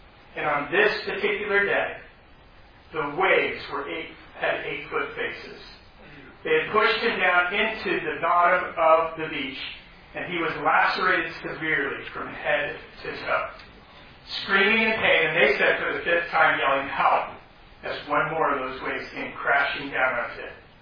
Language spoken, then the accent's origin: English; East Coast, United States; also born or lived in California; I'm actually not a native of California, I'm actually from the East Coast. But in order to prove to you that when I moved to California, I lived there for 29 years